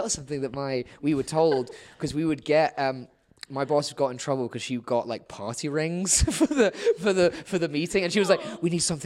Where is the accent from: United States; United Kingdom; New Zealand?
United Kingdom; Twickenham, London; because I grew up in Twickenham, so that was why you go to Twickenham Stadium.